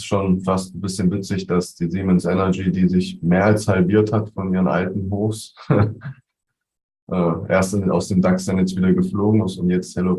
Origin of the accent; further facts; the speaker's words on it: East Germany, Germany; Also ich als Ossi freue mich da doppelt.